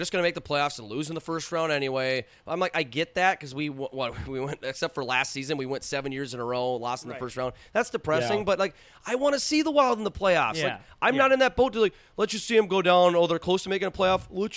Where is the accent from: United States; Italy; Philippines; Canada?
United States; Minnesota; I mean, we grew up in Minnesota in our area or whatever, and we're just – I want to support the team that represents the place I grew up, I live, you know